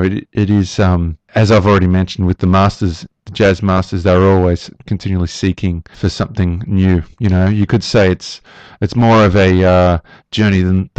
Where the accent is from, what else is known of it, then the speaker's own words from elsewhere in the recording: Australia; being an Australian jazz artist means that we're actually somewhat removed from the jazz continuum